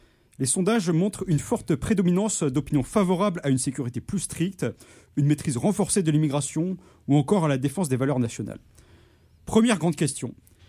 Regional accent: France; now in Sherbrooke, Canada; Et moi aussi, je suis français.

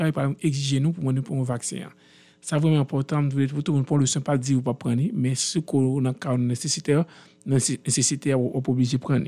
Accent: Haiti; nous en tant que peuple en tant que haïtien

